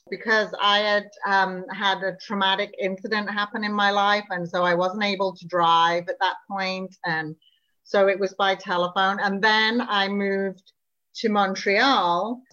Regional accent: England, United Kingdom; now in Prince Edward Island, Canada; Now, I'm not from PEI. I'm from England originally.

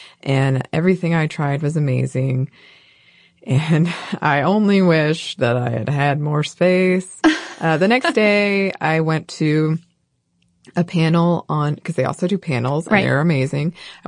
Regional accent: Georgia, United States; I am from North Georgia mostly.

